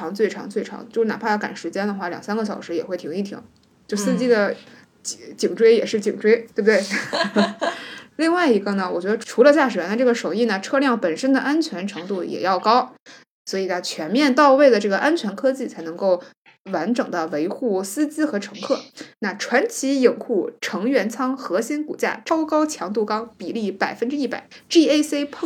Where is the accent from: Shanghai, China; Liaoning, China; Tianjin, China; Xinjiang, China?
Tianjin, China; 作为一个天津人，会尤其的羡慕我们那边的路名都是什么